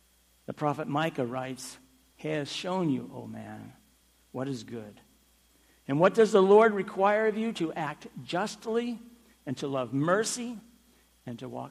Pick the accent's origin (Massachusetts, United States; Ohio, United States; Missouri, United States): Massachusetts, United States; Boston; I am from the Boston area, and I worked in construction.